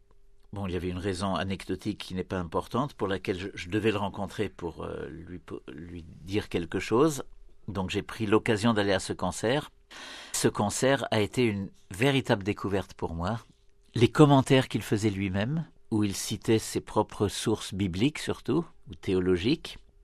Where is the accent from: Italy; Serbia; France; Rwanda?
France; also born or lived in Kolkata; je suis né donc en Inde, à Calcutta, après la guerre. Je n'y suis resté que 6 mois. Mes parents ensuite, depuis 1948, ont voulu s'établir en Europe, mais ils ont choisi de s'établir en France, où j'ai grandi.